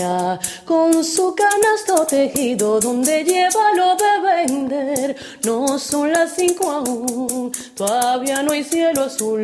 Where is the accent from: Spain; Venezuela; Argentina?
Venezuela; now in Paris, France; Y yo, siendo venezolana, quisimos hacer esa mezcla de dos tierras hermanas sin fronteras